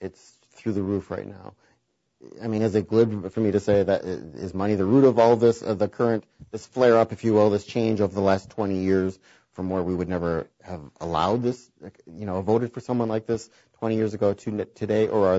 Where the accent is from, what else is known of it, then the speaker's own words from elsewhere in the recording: Chicago, Illinois, United States; It's when I say I was from the Midwest, I mean, I was from Chicago.